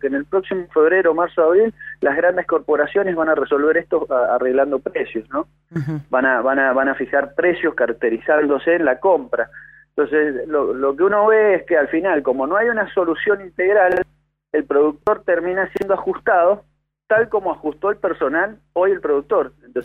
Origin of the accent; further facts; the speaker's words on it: Mendoza, Argentina; la actividad agrícola, que es la que culturalmente nos ha dado nuestra esencia como mendocinos.